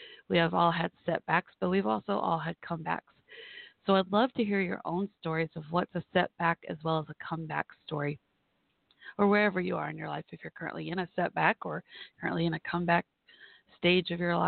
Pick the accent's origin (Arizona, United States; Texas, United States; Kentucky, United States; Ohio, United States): Texas, United States; my home state of Texas, and then there's New Orleans not far away and all that good stuff.